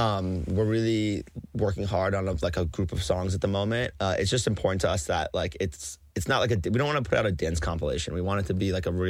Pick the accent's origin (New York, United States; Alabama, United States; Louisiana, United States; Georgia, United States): New York, United States; Yeah, we're from New York, and that was like at Madison Square Garden